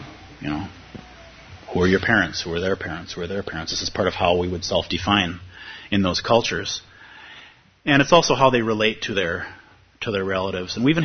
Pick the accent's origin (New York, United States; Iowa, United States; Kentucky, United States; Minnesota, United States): Minnesota, United States; as somebody born and raised in Minnesota, we do not have an ancestor shrine in my house.